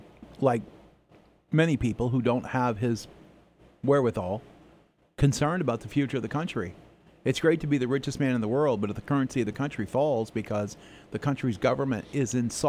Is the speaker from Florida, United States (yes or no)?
yes; Florida, United States; I grew up near Cape Kennedy, Cape Canaveral, whatever they call it now.